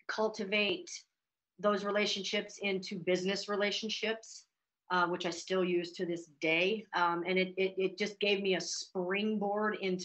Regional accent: Montana, United States; so growing up in Montana and having that very kind of salt of the earth

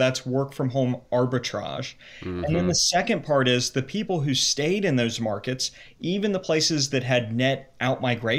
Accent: Cincinnati, Ohio, United States; also born or lived in New York; I grew up in the Cincinnati area. I lived in New York before the pandemic hit.

